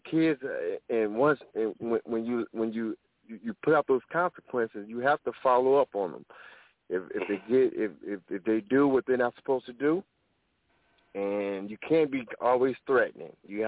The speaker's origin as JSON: {"language": "English", "town": "St. Louis", "region": "Missouri", "country": "United States", "said": "And I'm from St. Louis, Missouri."}